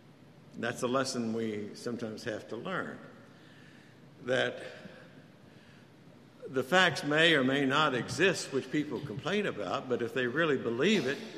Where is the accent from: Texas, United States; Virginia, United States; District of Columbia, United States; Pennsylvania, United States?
Texas, United States; also born or lived in Oklahoma; You know, I grew up in Texas and Oklahoma.